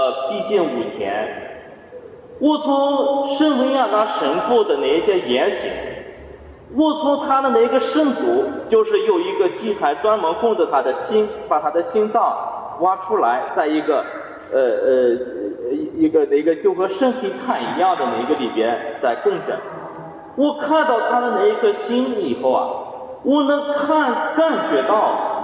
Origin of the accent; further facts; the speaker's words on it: China; also born or lived in Hong Kong; 所以我从大陆来到香港，再去了欧洲，真是一个地方和一个地方不一样